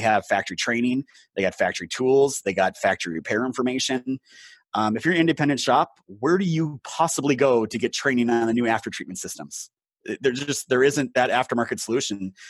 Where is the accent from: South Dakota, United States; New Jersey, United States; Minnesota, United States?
Minnesota, United States; I mean, I'm from Northern Minnesota.